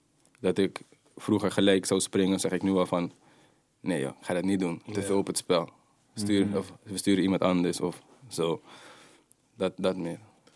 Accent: Hoogvliet, South Holland, Netherlands; Ik kom uit Hoogvliet.

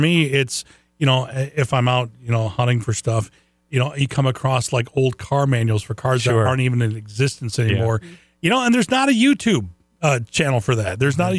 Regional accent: Lansing, Michigan, United States; it's maybe as a younger person growing up in Lansing, I may have missed some of the cool things.

